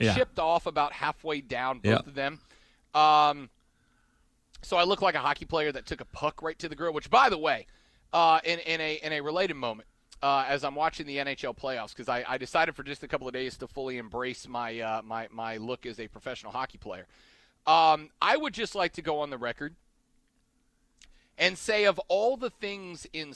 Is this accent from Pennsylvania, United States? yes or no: no; New Orleans, Louisiana, United States; I know I'm kind of going to my hometown team here, but here's the deal. Like, Saints, could you imagine, the New Orleans Saints have one of the loudest home stadiums